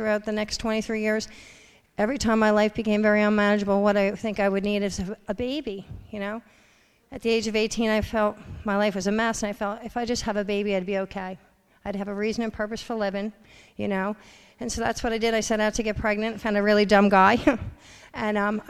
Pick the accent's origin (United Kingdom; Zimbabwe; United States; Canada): United States; New Jersey; I was 14 years old, and I was born and raised in New Jersey. Me and my best friend cut school to go to Jersey City to her cousin's house.